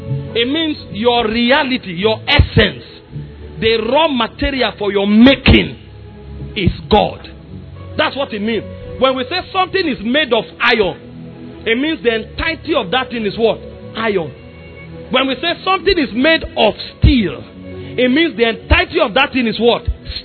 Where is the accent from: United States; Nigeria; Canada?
Nigeria; Benue; in the flesh I come from Benue, but I'm beyond a Benue man.